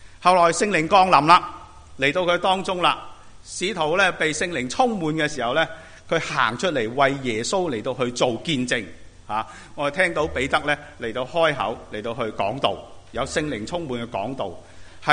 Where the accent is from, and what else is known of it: China